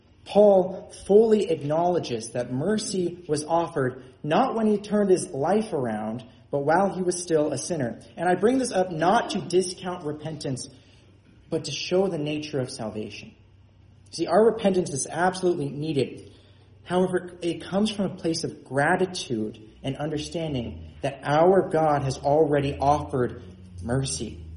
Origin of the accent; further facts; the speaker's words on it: California, United States; Now, growing up in California, I spent much of my childhood at a pool.